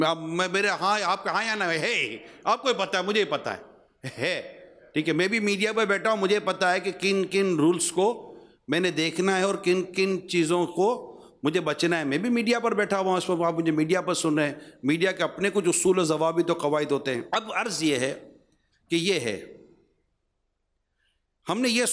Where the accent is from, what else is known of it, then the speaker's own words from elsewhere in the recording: Pakistan; میں مسلمان ہوں، مجھے کیوں نہیں آتا، میں پاکستانی ہوں، میں بچپن سے روڈوں پہ چاہ رہا ہوں